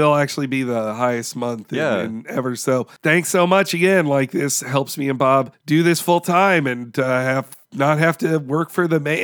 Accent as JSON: {"language": "English", "country": "United Kingdom", "said": "However, as a British person, I think the fish and chip shop joke is in such poor taste"}